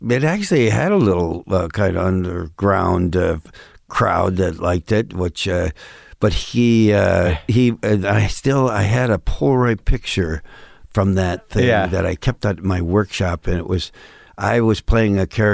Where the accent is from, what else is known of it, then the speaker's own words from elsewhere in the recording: New York, United States; now in Los Angeles, United States; You know, I'm from Western New York State originally, and it was cold climate